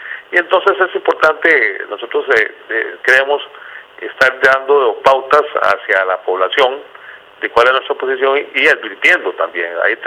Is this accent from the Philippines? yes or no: no; Costa Rica; No queda como todo costarricense